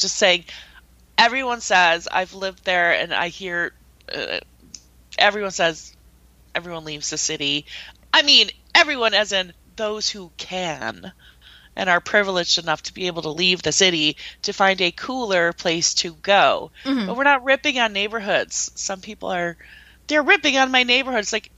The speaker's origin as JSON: {"language": "English", "region": "Minnesota", "country": "United States", "accent": "Minnesota", "said": "So I get it. Like, I can make my Minnesota accent because I don't mean ill will with it."}